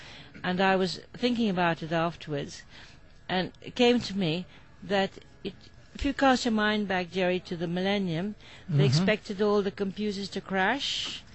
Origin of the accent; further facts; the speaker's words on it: Boyle, County Roscommon, Ireland; a couple were travelling along the road just outside of Boyle, which is my hometown.